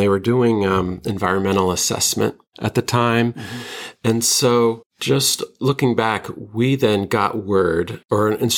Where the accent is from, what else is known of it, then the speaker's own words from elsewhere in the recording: New York City, New York, United States; recognizing that I was from New York City, and to show their solidarity.